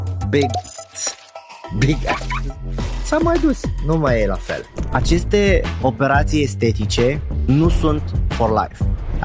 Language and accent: Romanian; South Governorate, Lebanon; Romanian is a second language; Eu vin din Liban, din sud Libanului. E o zonă de un pic mai cu conflict.